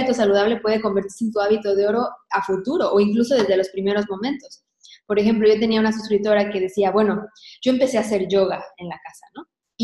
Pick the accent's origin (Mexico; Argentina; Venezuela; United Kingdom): Mexico; soy nutricionista, estudié nutrición, soy mexicana.